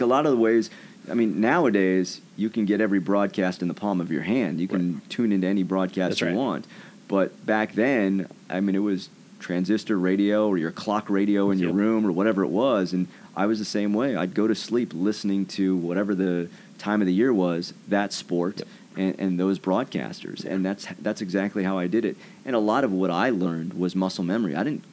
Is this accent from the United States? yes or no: yes; California, United States; born or raised there